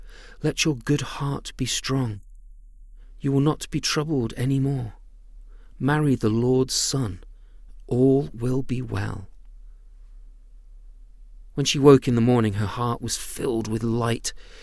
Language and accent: English; United Kingdom; accent: British; Sometimes people make fun of my British accent, which, to be honest, is more mid-Atlantic than British these days.